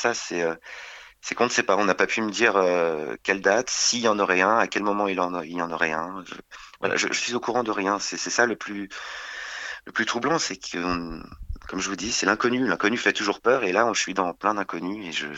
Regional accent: France; là tout le temps, toute la vie, toute l'année, on est français et voilà, on fait vivre un quartier, un arrondissement, une ville, un pays

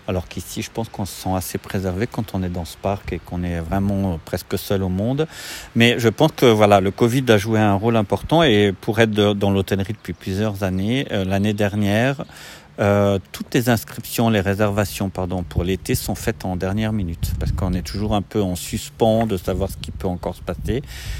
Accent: Grenoble, Auvergne-Rhône-Alpes, France; Alors d'origine, je suis de Grenoble. Donc c'est pas très loin, hein. C'est la région Rhône-Alpes, c'est pas loin d'ici.

